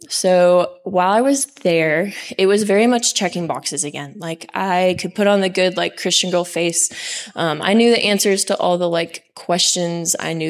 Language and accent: English; Georgia, United States; I'm from North Georgia, and I'm a wrangler this summer on the other side of camp